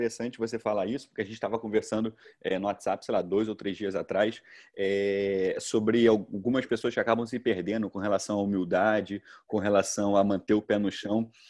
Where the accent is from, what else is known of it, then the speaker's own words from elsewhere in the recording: Caxias, Brazil; eu falo que eu venho de Caxias, eu falo que eu sou de Caxias, eu falo que lá faz parte da minha origem